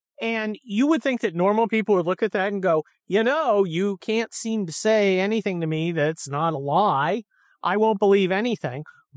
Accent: California, United States; Because I'm a Californian and we rate people on the quality of their cars.

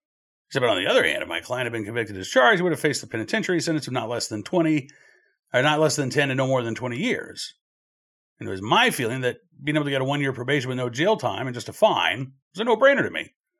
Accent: Oklahoma City, Oklahoma, United States; I mean, I grew up in Oklahoma City in the 1980s. I went to school in Norman, Oklahoma, home of the University of Oklahoma.

